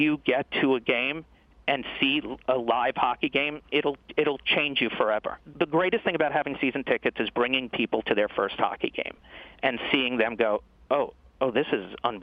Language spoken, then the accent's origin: English; New York, United States; I'm a Jew from New York who works in daytime television.